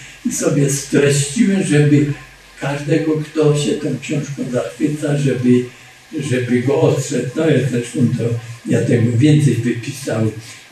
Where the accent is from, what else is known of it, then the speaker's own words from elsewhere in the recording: Cieszyn, Silesian Voivodeship, Poland; bo ja jestem z Cieszyna, koło Cieszyna jest taka miejscowość Bażanowice